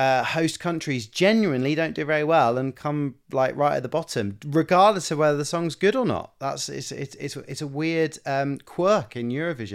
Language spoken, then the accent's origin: English; United Kingdom; that wasn't just me being British and being from the UK